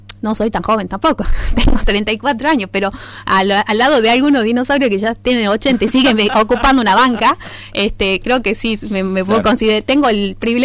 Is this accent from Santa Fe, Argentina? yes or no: yes; Rosario, Santa Fe, Argentina; me lo vas a contar a mí si soy de Rosario.